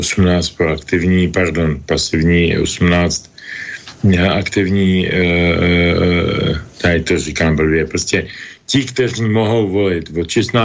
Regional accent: Brno, South Moravian Region, Czechia; zejména my, co jsme z Brna a mluvíme takovým způsobem jako on

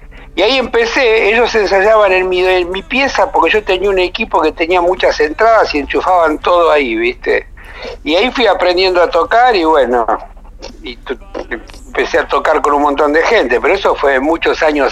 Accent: Argentina; viste cómo somos los argentinos

